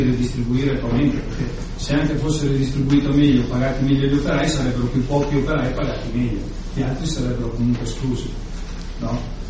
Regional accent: Como, Lombardy, Italy; Io vengo da Como e nel settore tessile il discorso era molto semplice.

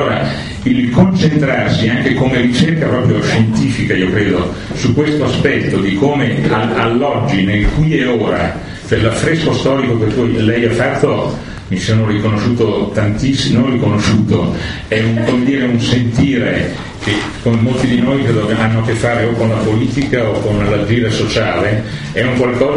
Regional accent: New Zealand; sono di Nuova Zelanda.

